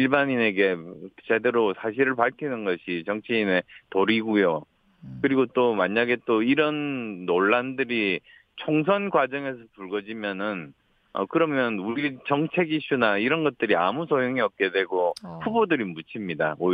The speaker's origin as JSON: {"language": "Korean", "region": "Busan", "country": "South Korea", "said": "거기다가 부산 출신인데다가 수도권 현역 의원이다 보니까"}